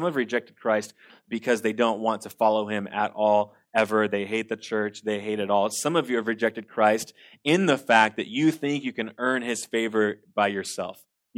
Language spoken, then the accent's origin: English; Manteca, California, United States; I grew up in Manteca, California, and we would go to the local library, and we would walk in.